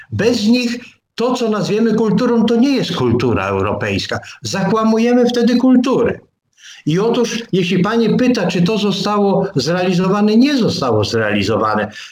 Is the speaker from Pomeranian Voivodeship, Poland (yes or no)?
yes; Pomeranian Voivodeship, Poland; Jestem Kaszubą na przykład i kocham swoje Kaszuby. Jestem Polakiem. To nie przeszkadza mi, że jestem Kaszubą, żeby być Polakiem.